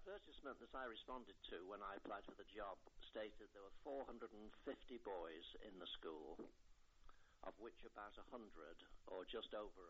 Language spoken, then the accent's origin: English; Ormskirk, North West England, United Kingdom; Yes, I was brought up in Ormskirk. I was one of three brothers, and we all lived very close to the cricket club in Ormskirk